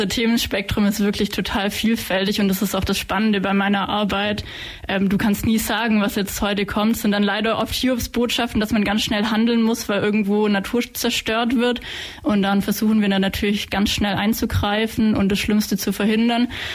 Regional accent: Ulm, Baden-Württemberg, Germany; Und jetzt seit 4 Jahren bin ich eben wieder zurück in Ulm, in meiner alten Heimat

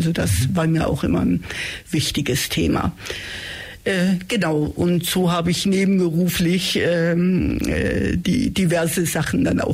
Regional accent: Ulm, Baden-Württemberg, Germany; ich bin in Ulm aufgewachsen

